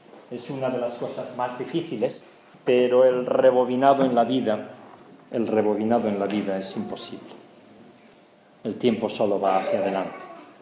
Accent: Spain; now in Germany; Digo, es que soy español.

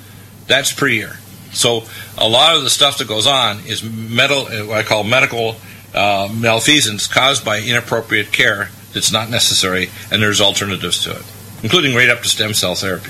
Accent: United States; we can improve even on that because we're American innovators

